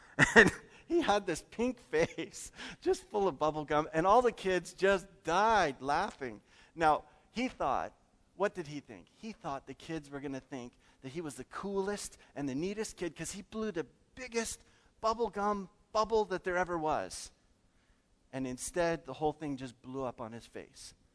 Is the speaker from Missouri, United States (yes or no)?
yes; St. Louis, Missouri, United States; I was raised in St. Louis in a Catholic home, and we joined Cub Scouts.